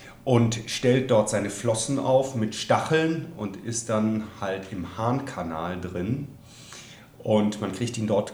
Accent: Bonn, North Rhine-Westphalia, Germany; ich bin von Bolivien zuerst nach Bonn zurück, in meine Heimatstadt. Hab da 2 Jahre gelebt

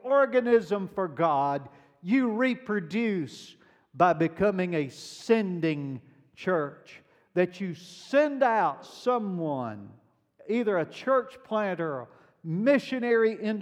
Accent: the South, United States; You know, when I was a kid, I grew up in the South. You already knew that by the accent, right? Okay, so I grew up in the South

